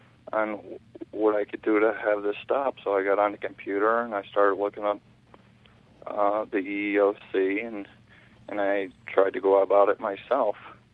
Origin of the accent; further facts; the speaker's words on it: Odanak, Quebec, Canada; I'm from the Abenaki tribe. I'm from Odinak. It's a eastern Algonquin tribe about 40 miles northeast of Montreal.